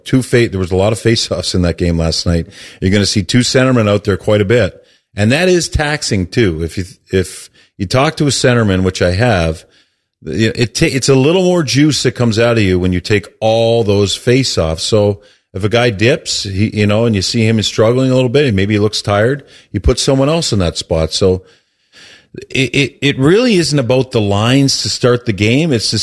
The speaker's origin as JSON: {"language": "English", "town": "Johnstown", "country": "United States", "said": "I mean, I came from Johnstown, so did you"}